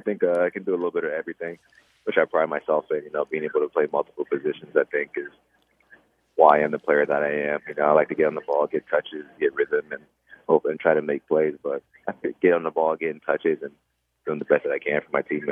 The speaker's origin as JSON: {"language": "English", "country": "Liberia", "tie": "born there", "said": "I know that I was born in Liberia."}